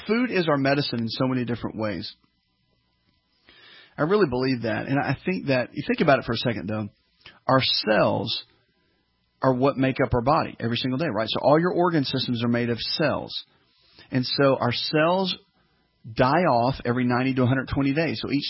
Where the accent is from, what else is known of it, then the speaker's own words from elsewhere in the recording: the South, United States; You know, I'm from the South, and clean your plate.